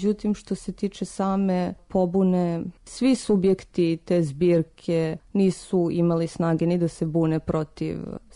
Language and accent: Serbian; Belgrade, Serbia; s obzirom na to da sam odrasla na Voždovcu, to je isto ta neka periferija grada.